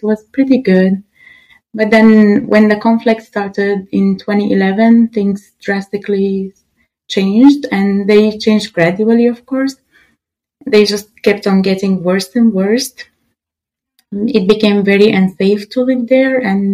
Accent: Syria; moved away as an adult; also born or lived in Bangladesh; I was born and raised in Syria, and then I moved to Bangladesh in 2014 to do my bachelor's, and I did my bachelor's at a university called Asian University for Women in Bangladesh. I finished it in 2018, and then I moved back to Syria.

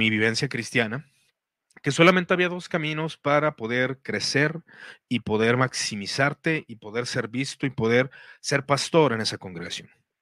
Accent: Jalisco, Mexico; por ejemplo, de Jalisco, ¿no? De donde soy yo.

